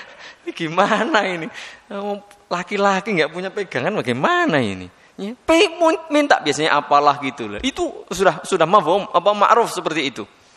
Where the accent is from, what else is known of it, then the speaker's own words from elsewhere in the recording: Wonogiri, Central Java, Indonesia; Kalau tempat saya itu terus terang saya daerah-daerah Wonogiri sana itu masih kental dengan perdukunan.